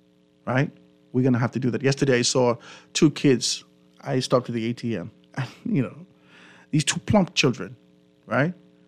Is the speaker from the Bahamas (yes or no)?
yes; Grand Bahama, Bahamas; because I'm from Grand Bahama, and being able to see whether or not it's thriving and things happening in those particular areas